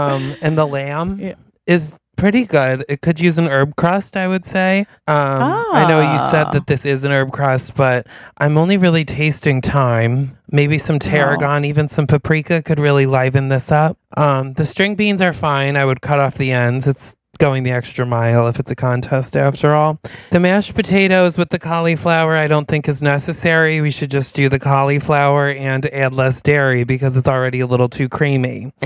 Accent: New York, United States; And I'm like, sorry, we're from New York.

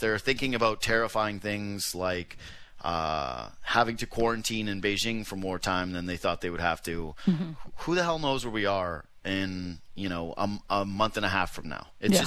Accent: Yukon, Canada; I take massive offense to you calling your area the Great White North when I am from the Yukon.

